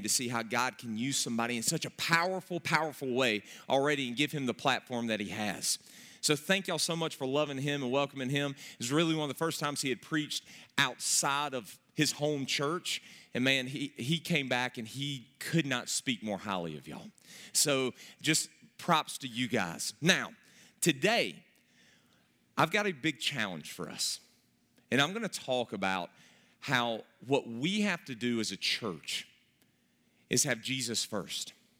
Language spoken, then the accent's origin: English; Gaffney, South Carolina, United States; and I grew up together over in Gaffney.